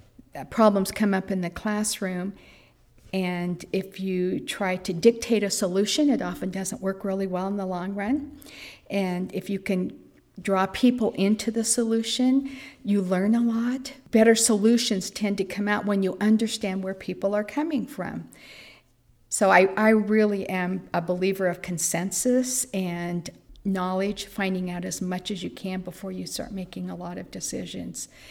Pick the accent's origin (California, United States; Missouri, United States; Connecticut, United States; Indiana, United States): California, United States; Sierraville; I'm from Sierraville, California.